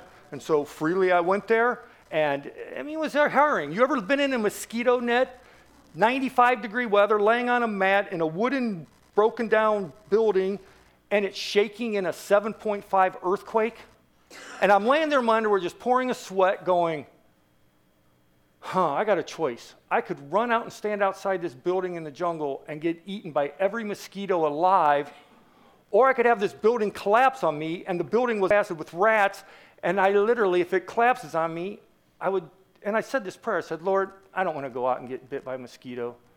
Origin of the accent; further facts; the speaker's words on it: Tallmadge, Ohio, United States; Because many of you know, I grew up in Talmadge.